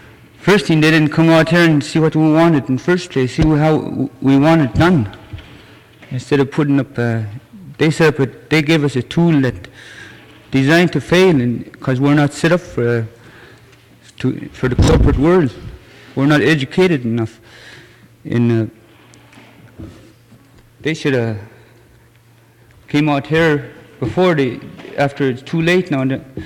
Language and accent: English; Huslia, Alaska, United States; also born or lived in Dalby Slough; I'm from Huslia. I was born in Dalby Slough.